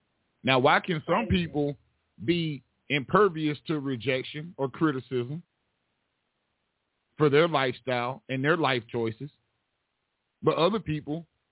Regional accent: Alabama, United States; I'm from Alabama. Me and Ronnie are both from Alabama.

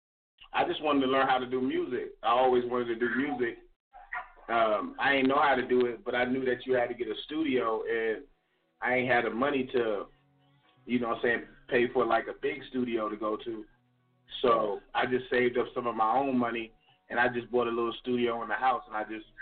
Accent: New York, United States; Well, see, I'm originally from New York, so I was already, you know what I'm saying, was already in, like, into music myself.

